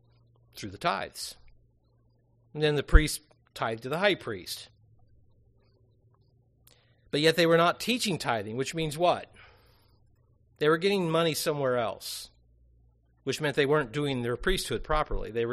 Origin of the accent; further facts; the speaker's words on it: Cincinnati, Ohio, United States; And at least where I grew up in the Cincinnati area, the principle of determining your third tithe year was based off when you were baptized.